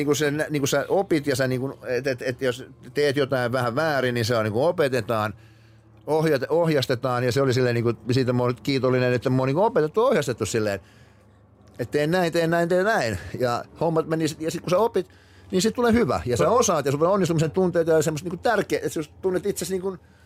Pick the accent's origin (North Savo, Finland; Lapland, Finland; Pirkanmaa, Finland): Lapland, Finland; Inari; olen Inarista syntyjäni ja siitä niin kuin Inarista vähän eteenpäin Kettujoella löytyy isäni kotitalo, missä silloin no käytännössä niin kuin asuttiin Inarin kylällä tai siis Kettujoella